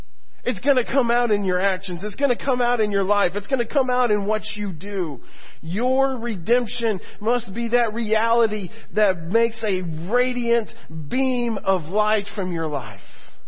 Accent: Florida, United States; Auburndale, which is about 20 minutes from my hometown.

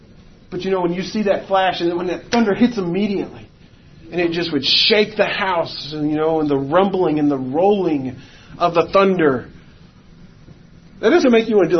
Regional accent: Florida, United States; But you know, growing up in Florida, thunderstorms happened every day.

